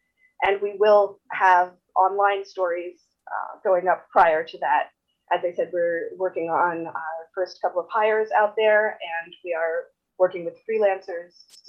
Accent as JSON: {"language": "English", "region": "New Jersey", "country": "United States", "lives_now": "Iowa City, United States", "said": "because I'm not from Iowa myself originally. I'm from New Jersey, so even coming into Iowa City was sort of a learning experience."}